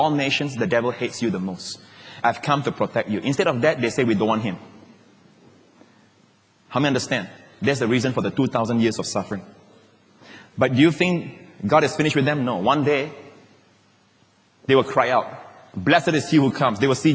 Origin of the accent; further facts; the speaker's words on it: Malaysia; also born or lived in Singapore; Although I was born in Singapore, my father worked 8 years in Malaysia, and we stayed in a place that is almost akin like a village, a kampong.